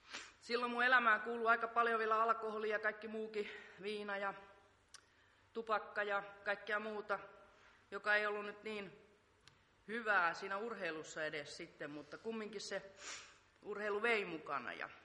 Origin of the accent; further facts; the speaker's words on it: Jakobstad, Ostrobothnia, Finland; Mä oon pietarsaarelainen. Mä oon kasvanut perheessä.